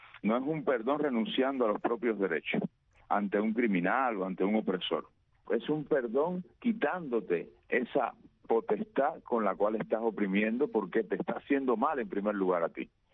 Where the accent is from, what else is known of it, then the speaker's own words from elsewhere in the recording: Cuba; Lo hacemos desde nuestra Carta de Ciudadanía Cubana. Lo hacemos como cubanos que somos